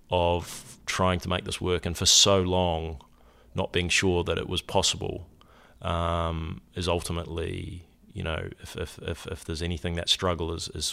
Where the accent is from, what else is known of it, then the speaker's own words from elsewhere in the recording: New Zealand; moved away as an adult; Well, the accent is, hopefully everyone can understand what I'm saying as a starting point. I grew up in New Zealand. I came to university here on a soccer scholarship